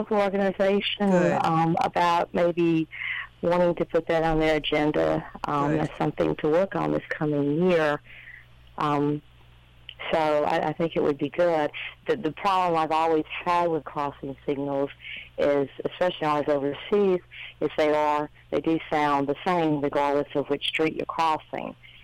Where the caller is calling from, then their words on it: Gainesville, Florida, United States; Yeah, I'm calling in from Gainesville. I'm currently here.